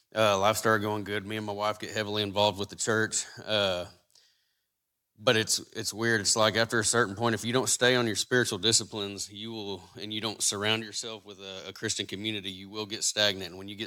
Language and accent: English; Sterling, Oklahoma, United States; I'm from Sterling, Oklahoma. I'm 31 years old. I was raised in church as a little kid